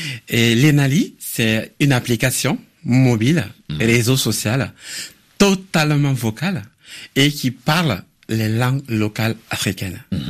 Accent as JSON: {"language": "French", "country": "Mali", "tie": "born there", "said": "Et au Mali, par exemple, mon pays natal"}